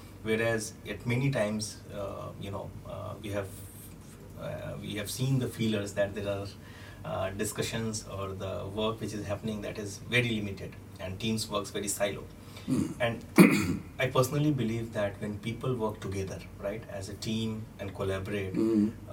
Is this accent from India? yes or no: yes; India; I am from India.